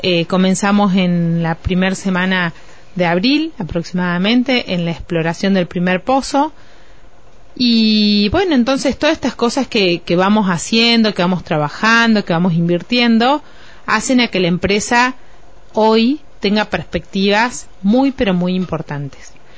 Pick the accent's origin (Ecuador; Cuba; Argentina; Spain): Argentina; Catamarca; A mí como catamarqueña, a mí como argentina